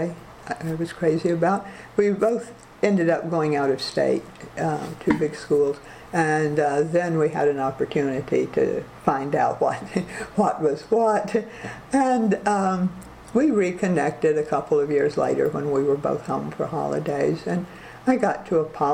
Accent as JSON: {"language": "English", "region": "the South", "country": "United States", "tie": "born or raised there", "said": "after growing up in the South during the Civil Rights Movement"}